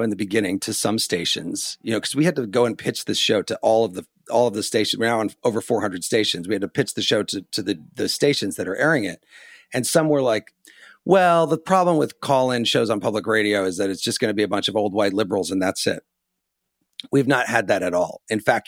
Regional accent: Illinois, United States; Look, I grew up in Illinois where every show is like, that's 9, 8 Central on CBS.

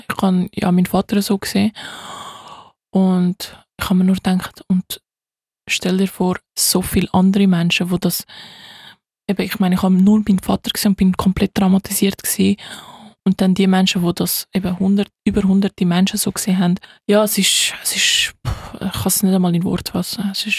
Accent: Switzerland; born there; also ich bin ja in der Schweiz geboren und für mich ist Schweiz mein Zuhause

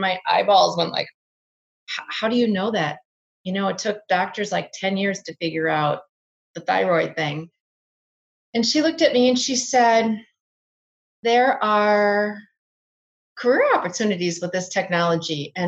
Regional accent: Minnesota, United States; And I'm from Minnesota, so you can hear them in a, oh, the soda.

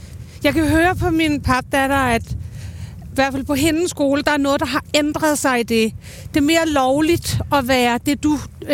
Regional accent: Lyngby, Capital Region of Denmark, Denmark; Men jeg kommer fra Lyngby

